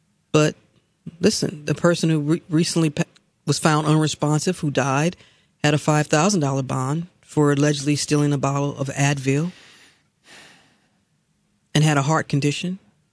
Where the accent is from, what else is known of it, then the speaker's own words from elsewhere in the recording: St. Louis, Missouri, United States; now in Atlanta, United States; Next to my hometown of St. Louis, I love this city